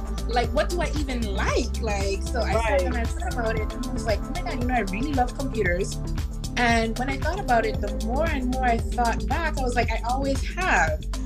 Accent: U.S. Virgin Islands; now in Florida, United States; I am originally born and raised in the Virgin Islands here in the state of Florida.

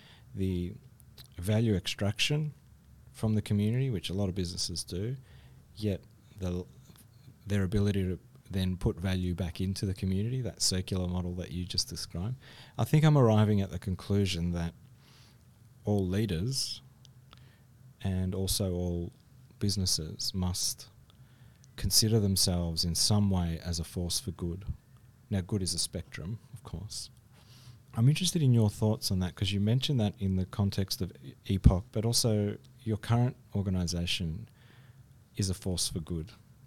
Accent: Footscray, Victoria, Australia; David and I grew up in Footscray.

